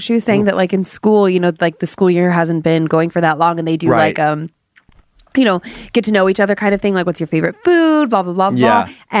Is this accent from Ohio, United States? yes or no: yes; Cleveland, Ohio, United States; Growing up in Cleveland, this was a really big story